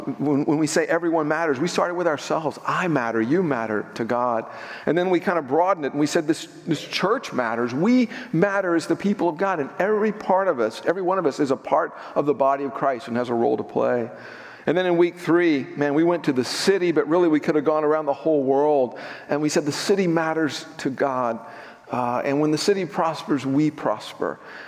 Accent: Texas, United States; It's like some of those little towns I grew up in South Texas that have one yellow light and not even a Dairy Queen.

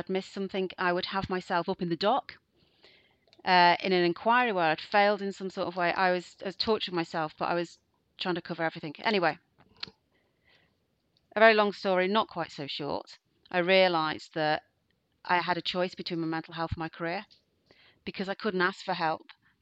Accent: Liverpool, North West England, United Kingdom; And I decided to come back home. I'm from Liverpool

